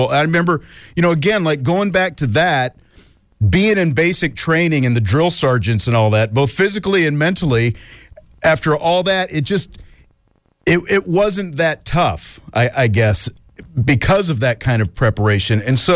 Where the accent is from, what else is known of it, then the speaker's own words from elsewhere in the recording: Salina, Kansas, United States; my hometown, mm-hmm. Salina, oh, no kidding. Kansas.